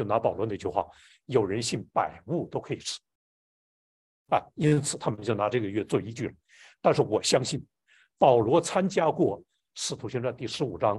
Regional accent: China; also born or lived in Guangdong; 啊，要那个吃什么补什么，特别我们中国人。

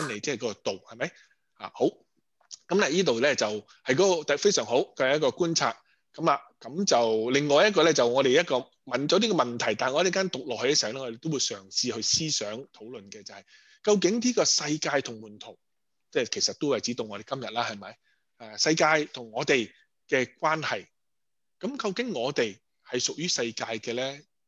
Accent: Guangdong, China; 有时我哋广东人一句说话就是妹仔大过主人婆

